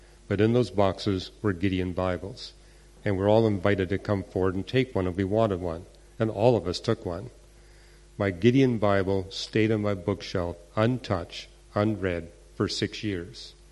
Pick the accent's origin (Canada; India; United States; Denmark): Canada; As you heard, I'm Canadian. I was not raised in a Christian home.